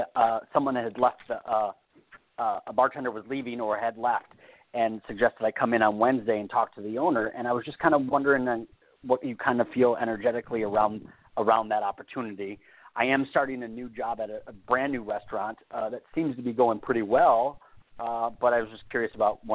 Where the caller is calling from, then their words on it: California, United States; I'm in rainy California today.